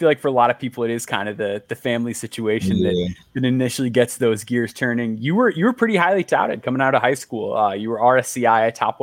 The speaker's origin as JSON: {"language": "English", "region": "Illinois", "country": "United States", "said": "You know, I'm from the Chicagoland area, so I'm always kind of biased rooting for my teams here."}